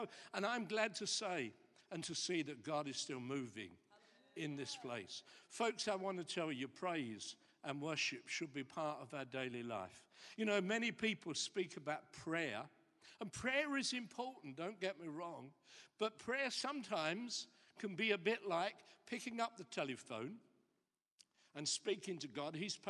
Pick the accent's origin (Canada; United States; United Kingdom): United Kingdom; England; Now, it doesn't mean that we have to stop being English. We can still be English